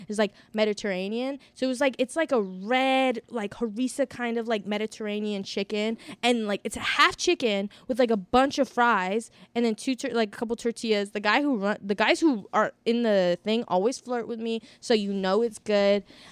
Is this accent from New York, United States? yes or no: no; Hollywood, California, United States; Okay, so I grew up in Hollywood.